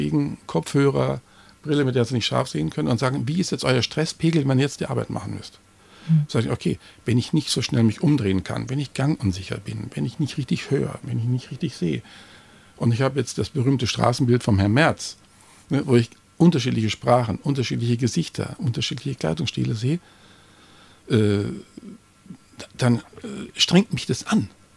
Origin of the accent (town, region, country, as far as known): Bavaria, Germany